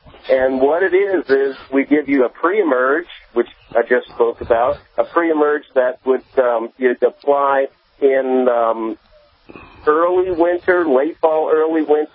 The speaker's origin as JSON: {"language": "English", "town": "New Orleans", "region": "Louisiana", "country": "United States", "tie": "born or raised there", "lives_now": "Destrehan, United States", "said": "Correct. I grew up in New Orleans, and I currently live in Destrehan, right outside of New Orleans."}